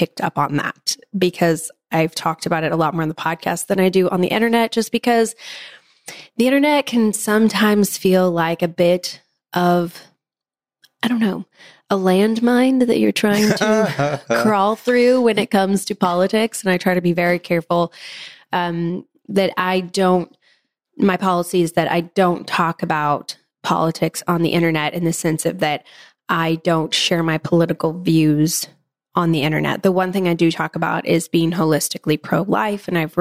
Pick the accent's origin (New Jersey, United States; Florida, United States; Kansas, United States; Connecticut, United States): Kansas, United States; And maybe it's because we're from Kansas.